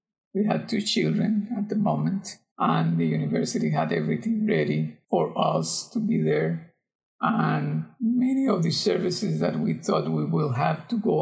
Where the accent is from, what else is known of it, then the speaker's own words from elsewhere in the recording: Costa Rica; English is a second language; also born or lived in United States; now in Panama; I was born in Costa Rica, lived in Costa Rica most of my life, and then I went to the United States as a foreign exchange student back in 1970, where I learned English in Shawnee Mission, Kansas.